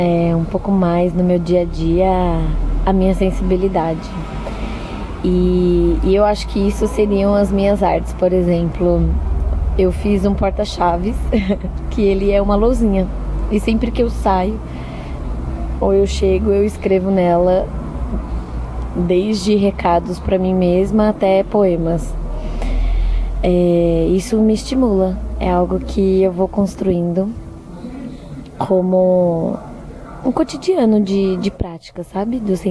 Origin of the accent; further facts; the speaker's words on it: São Paulo, Brazil; now in Recife, Brazil; Eu trabalho aqui em Recife já há 4 anos. Na verdade, eu estou morando aqui há 4 anos. Sou de São Paulo. Lá eu fiz terapia ocupacional. E quis mudar pra cá, pra Recife, pra viver mais feliz, né?